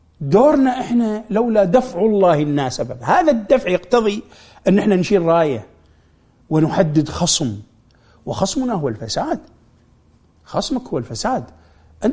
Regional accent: Kuwait; بحث لقاها عندنا في الكويت وفي بعض العراق وفي نجد طبعا

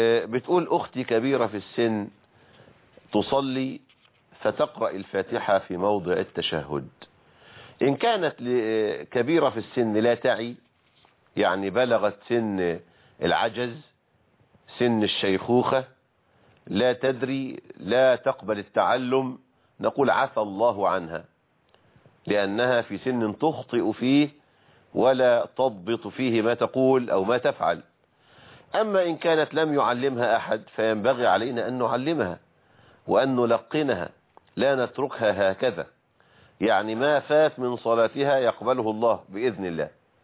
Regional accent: Egypt; accent: Egyptian; ذو القعدة كما نقول بلهجتنا المصرية ذو القعدة شهر حرام

